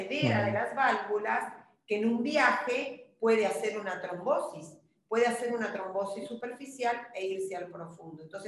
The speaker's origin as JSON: {"language": "Spanish", "country": "Argentina", "said": "Nosotros, como todos oirán, somos argentinos"}